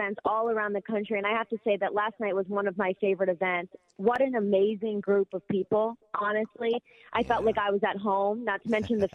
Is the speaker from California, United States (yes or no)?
no; Ohio, United States; So I'm flying back to Ohio, my home state, today.